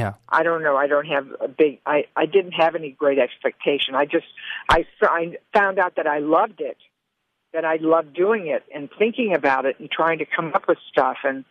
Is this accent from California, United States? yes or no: no; Detroit, Michigan, United States; because of growing up in Detroit, inner city, in a neighborhood with a predominantly black, heavy Jewish population